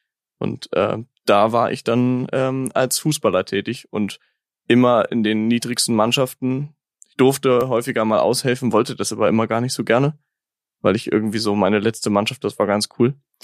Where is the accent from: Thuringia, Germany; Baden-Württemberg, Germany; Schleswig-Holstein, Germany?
Schleswig-Holstein, Germany; Stockelsdorf; Ja, ich komme ursprünglich aus Stockelsdorf, einem kleinen Dörfchen, was jetzt mittlerweile nicht mehr so klein ist, aber zwischen Schwartau und Lübeck liegt.